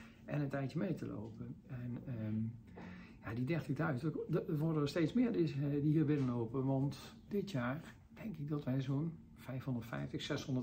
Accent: Eindhoven, North Brabant, Netherlands; Ik ben heel veilig opgegroeid in Eindhoven met ouders en familie in de buurt.

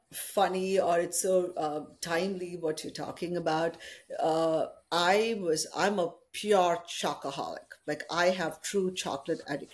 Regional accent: Chennai, Tamil Nadu, India; even though I'm South Indian, like proper Chennai person, rice was not my big favorite

